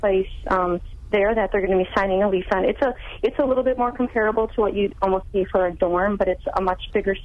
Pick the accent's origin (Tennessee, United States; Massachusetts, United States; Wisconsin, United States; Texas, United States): Wisconsin, United States; Green Bay; My daughter is a senior this year, graduating, and we're from the Green Bay area